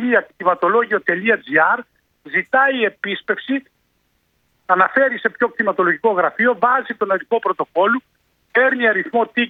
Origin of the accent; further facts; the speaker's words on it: Volos, Thessaly, Greece; ή 7.000 στο Βόλο στην πατρίδα μου